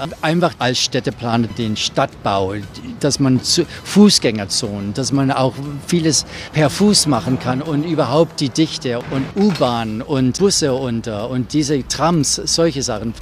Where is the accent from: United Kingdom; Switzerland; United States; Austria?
United States; Cincinnati, Ohio; German is a second language; also born or lived in Los Angeles / Houston / Germany; now in Florida, United States; Ich komme aus dem Staat Ohio, in Cincinnati, habe aber auch in Los Angeles gewohnt und in Houston, Texas und dann eben halt auch in Deutschland eine Zeit lang, als ich dort studiert habe.